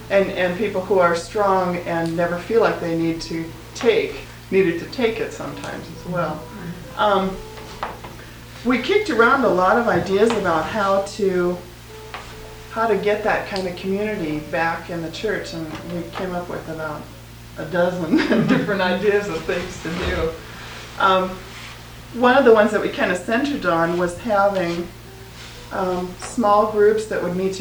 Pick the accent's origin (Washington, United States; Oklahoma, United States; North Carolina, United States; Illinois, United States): Washington, United States; Federal Way; I'm from Federal Way, Washington